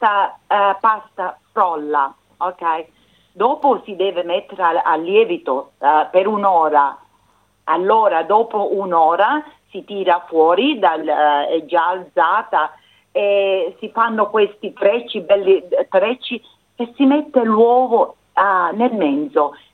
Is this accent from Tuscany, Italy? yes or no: no; Vulcano, Sicily, Italy; Io sono della isola di Vulcano.